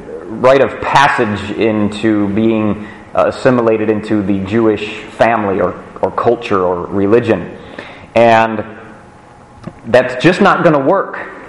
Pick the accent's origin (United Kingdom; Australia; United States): United Kingdom; Scotland; I'm not anyway. I'm Scottish.